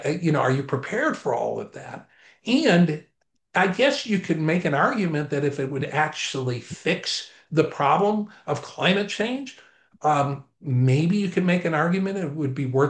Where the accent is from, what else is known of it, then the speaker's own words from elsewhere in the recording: Chicago, Illinois, United States; God rest his soul, John Coleman. I'm from Chicago.